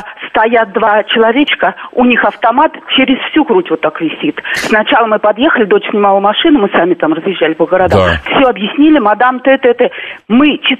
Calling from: Germany; Я звоню из Германии

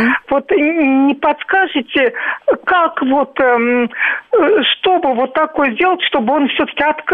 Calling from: Moscow, Russia; из Москвы.

